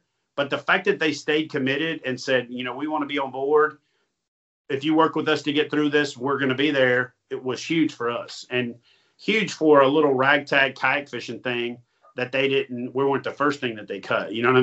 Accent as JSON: {"language": "English", "region": "Louisiana", "country": "United States", "also_born_or_lived": "Texas", "said": "I'm from Louisiana, so I lived there. I was in Texas for 6 years of my Navy career."}